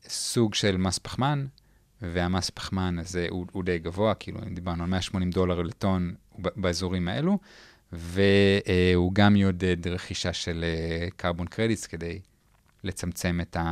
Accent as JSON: {"language": "Hebrew", "town": "Tel Aviv", "region": "Tel Aviv District", "country": "Israel", "said": "ברגע שאנחנו אומרים, אנחנו מישראל, אנחנו מתל אביב."}